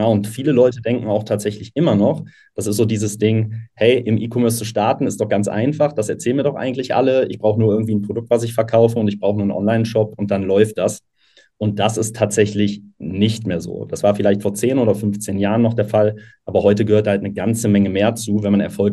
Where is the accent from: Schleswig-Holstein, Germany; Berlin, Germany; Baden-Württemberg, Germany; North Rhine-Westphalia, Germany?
North Rhine-Westphalia, Germany; Cologne; ich komme ja aus Köln